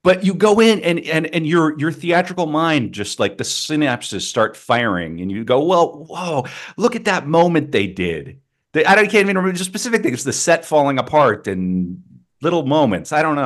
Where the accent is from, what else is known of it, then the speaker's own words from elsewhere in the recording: United States; That's bad English, but I'm an American, but one of the major centers.